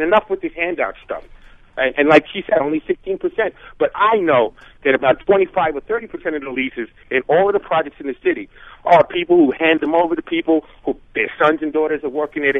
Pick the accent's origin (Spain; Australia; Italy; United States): United States; New York; now in New York City, United States; I live in Harlem on 122nd Street, Lenox, for the last 10 years. Before that, I grew up in Long Island.